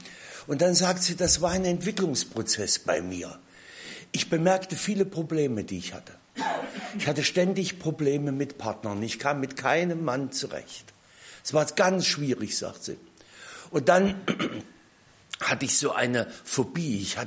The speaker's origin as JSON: {"language": "German", "town": "Weißenfels", "region": "Saxony-Anhalt", "country": "Germany", "tie": "born or raised there", "said": "Ich denke an einen Grabstein, an dem ich in meiner Heimatstadt Weißenfels vorbeikam."}